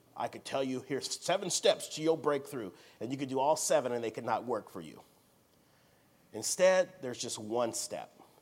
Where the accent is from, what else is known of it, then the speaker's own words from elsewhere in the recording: United States; They don't know I'm just an American guy.